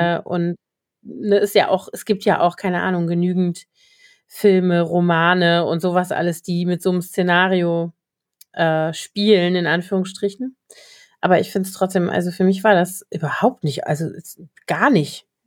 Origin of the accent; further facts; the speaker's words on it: Koblenz, Rhineland-Palatinate, Germany; Die wohnen da auch in der Nähe von Koblenz, meiner Heimatstadt